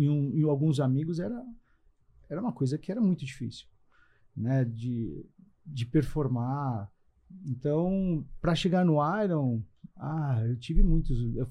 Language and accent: Portuguese; São Paulo, Brazil; Cara, sou paulistano da Gema. Né? Nasci em São Paulo